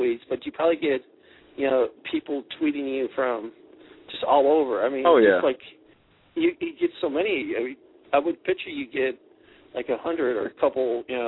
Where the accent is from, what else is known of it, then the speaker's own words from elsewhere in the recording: Aurora, Illinois, United States; I'm from Aurora, Illinois, too, originally.